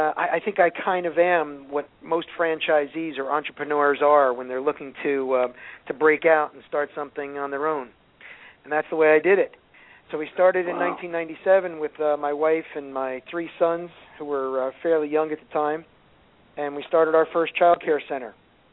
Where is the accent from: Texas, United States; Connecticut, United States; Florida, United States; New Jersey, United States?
New Jersey, United States; Yeah, well, I grew up in New Jersey myself.